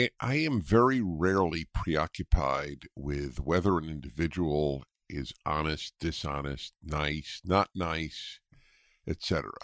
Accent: New York, United States; moved away as an adult; now in California, United States; as a kid who, growing up in New York, reading the New York Times and the New York Herald Tribune, even in elementary school, I loved papers, loved them. I subscribed to the New York Times when I came to California in 1976

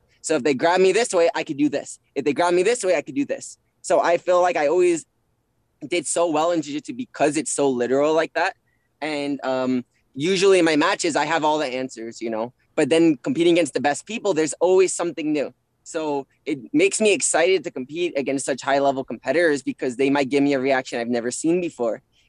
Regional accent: United States; You know, I'm American. This is my country.

